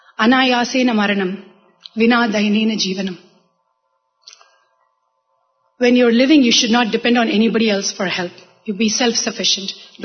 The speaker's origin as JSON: {"language": "English", "town": "Chennai", "region": "Tamil Nadu", "country": "India", "tie": "born or raised there", "said": "Growing up in Madras, I too went to a lot of temples, did pradakshinas, put money in the hundi."}